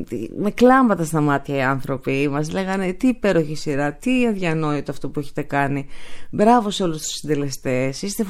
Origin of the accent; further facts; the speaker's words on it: Athens, Attica, Greece; born there; Γεννήθηκα στην Αθήνα. Ο πατέρας μου από τη μεριά ήταν πρόσφυγης από τη Μικρά Ασία, από τη Σμύρνη, από τα Βουρλά. Η μητέρα μου από την Πελοπόννησο, έχει ρίζες από Μάνη